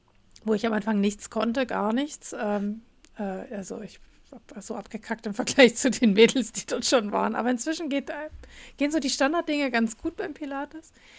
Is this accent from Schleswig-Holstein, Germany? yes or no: no; Radebeul, Saxony, Germany; Und ich bin ja in Sachsen aufgewachsen, genau genommen in Radebeul.